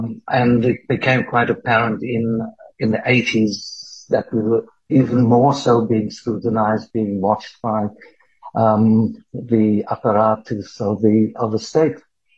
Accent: Cape Town, Western Cape, South Africa; born there; The first thing I do when I get to Cape Town and I get wheels, I go up to where I was born in Newlands

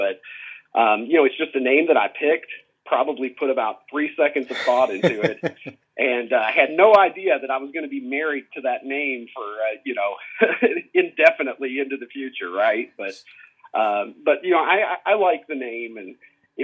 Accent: Horse Cave, Kentucky, United States; Well, I am from the metropolis of Horse Cave, Kentucky. That's my origin story. Population 2000, one red light

